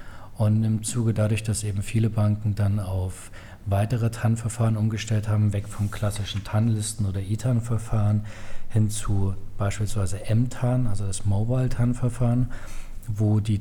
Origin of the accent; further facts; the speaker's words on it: Germany; also ich komme ja aus Deutschland